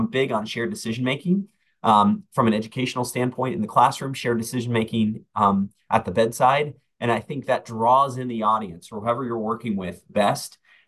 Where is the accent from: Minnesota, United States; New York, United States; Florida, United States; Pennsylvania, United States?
Florida, United States; Clearwater Beach; now in Atlanta, United States; So I grew up in Clearwater Beach, Florida. I would surf on the beaches when there were storms because Clearwater Beach doesn't have the biggest waves, but I really enjoyed it.